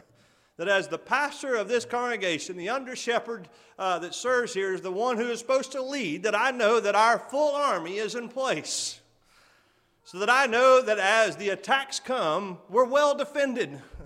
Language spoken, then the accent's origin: English; Texas, United States; Obviously, I'm from Texas.